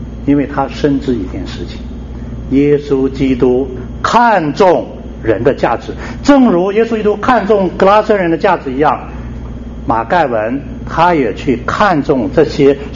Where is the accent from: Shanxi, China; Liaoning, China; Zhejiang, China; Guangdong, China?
Shanxi, China; 因为刚才主席介绍我之后大家知道我是山西人，所以山西是产煤的大省